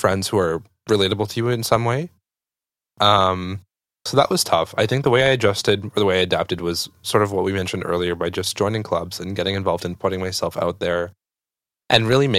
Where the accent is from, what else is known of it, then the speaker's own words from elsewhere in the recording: Calgary, Alberta, Canada; now in Toronto, Canada; Calgary, Alberta. I don't think it was hard to adjust to the fact that Toronto's a big city, because Calgary is also a pretty big urban city.